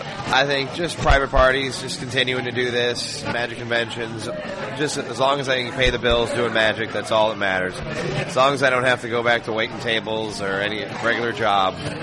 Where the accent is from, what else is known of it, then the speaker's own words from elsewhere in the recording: Las Vegas, Nevada, United States; coming from Vegas, I think we're very spoiled to go to other cities